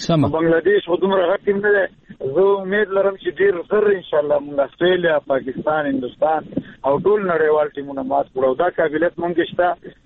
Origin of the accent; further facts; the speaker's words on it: Afghanistan; زه د خپلو افغانانو باندې غږ کوم چې ولې مونږ نور جنگ وکړو